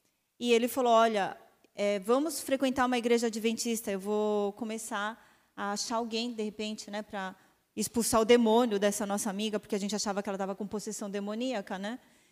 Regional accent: São Paulo, Brazil; Eu sou de São Paulo. E estava lá, então, fora de casa pela primeira vez.

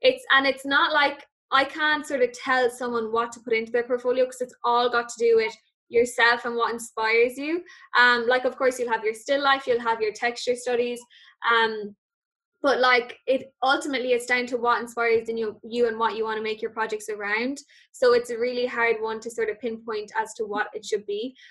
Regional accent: Limerick, Munster, Ireland; So I'm from Limerick myself, and Limerick School of Art and Design is actually only 15 minutes away from me, which is great.

